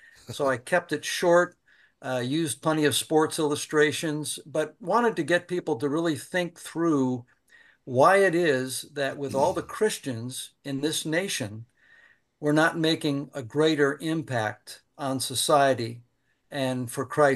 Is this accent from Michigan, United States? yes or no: yes; Holland, Michigan, United States; I grew up in Holland, Michigan, and that's why I also am a Detroit Tigers fan